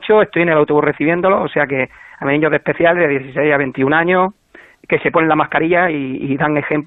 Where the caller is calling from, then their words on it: Granada, Andalusia, Spain; Soy de Granada, pero también soy socio.